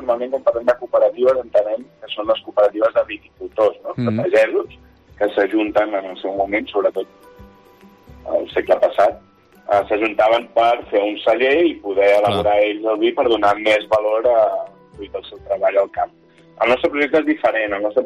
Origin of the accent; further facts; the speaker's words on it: Barcelona, Catalonia, Spain; moved away as an adult; now in Penedès, Spain; Jo soc nascut a Barcelona. Jo soc del barri de Sants. Soc barrionalista, de fet. I de fet, vaig viure allà fins als 26 anys. I després vaig venir cap aquí al Penedès. Jo actualment visc al Penedès, jo no visc a Vallbona.